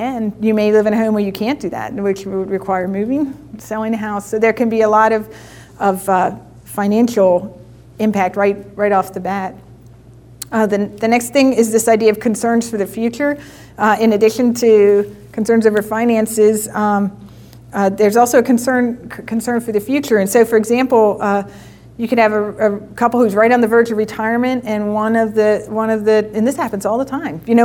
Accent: Lancaster, Pennsylvania, United States; because we're from Lancaster

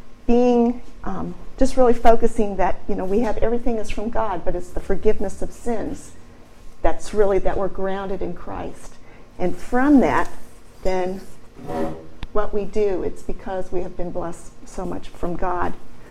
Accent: Colorado, United States; Well, I grew up in Colorado, and I knew the difference between blacks and whites and Mexicans.

